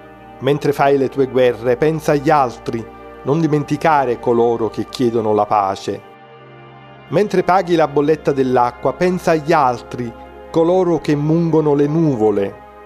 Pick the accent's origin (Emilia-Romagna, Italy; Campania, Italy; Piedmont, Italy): Campania, Italy; Naples; da napoletano con la mia cultura spiccia